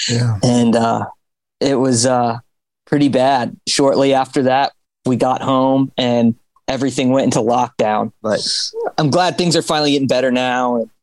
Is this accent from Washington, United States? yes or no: no; Baltimore, Maryland, United States; I'm from Baltimore originally. Okay. My father was in the Army and the Air Force, so I moved around a lot, but I always came home to Baltimore. This was my home base and where my family's from.